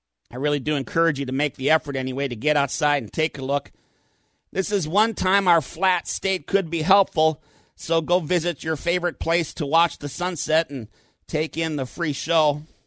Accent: Minnesota, United States; Well, growing up in Minnesota, as I've talked about frequently, I was one of those kids who stayed home from school to watch launches and moonwalks on TV.

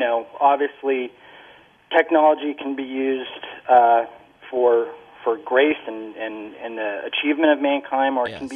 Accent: Pasadena, California, United States; And, I grew up in Pasadena and right near the Jet Propulsion Laboratory

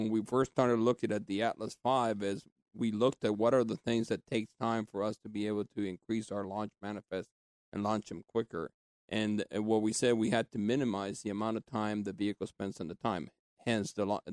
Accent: Puerto Rico; I guess I grew up in Puerto Rico, and I used to watch that show back then in Puerto Rico.

